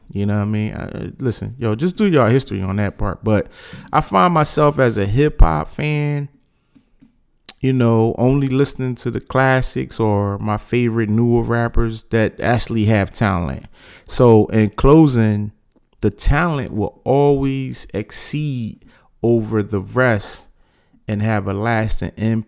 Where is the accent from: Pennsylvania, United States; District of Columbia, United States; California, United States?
Pennsylvania, United States; Philadelphia; With this week's classic album, I brought it back to my hometown of Philly.